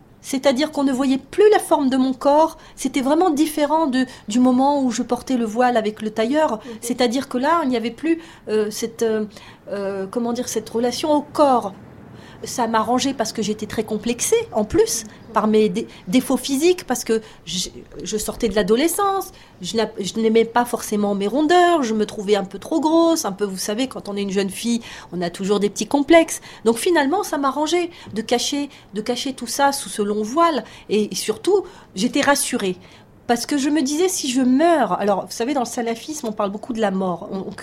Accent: France; J'ai grandi en France, j'ai étudié en France, j'ai la culture française.

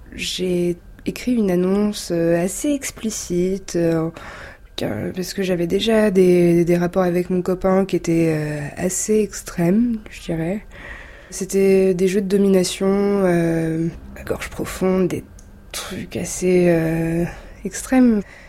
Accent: Montpellier, Occitanie, France; also born or lived in Paris; j'ai 20 ans. Je suis originaire de Montpellier, donc dans le sud de la France, anciennement parisienne. On a été élevés, moi et ma sœur, par ma mère qui est d'origine algérienne et mon père qui est kabyle. Et on a eu une éducation athée à la campagne

